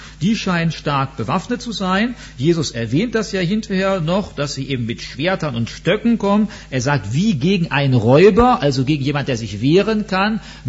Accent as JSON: {"language": "German", "country": "Germany", "tie": "born or raised there", "said": "Also in Deutschland, wo ich groß geworden bin"}